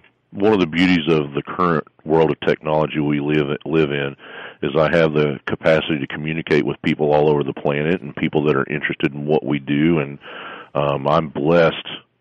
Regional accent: Miami, Florida, United States; also born or lived in Homestead; I'm originally from Florida, Miami, Florida, and I lived in Homestead for a while as well.

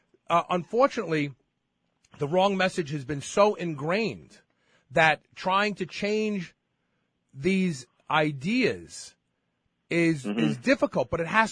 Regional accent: New York City, New York, United States; I grew up in Bed-Stuy, Brooklyn. So I grew up in what was considered one of these same underserved neighborhoods.

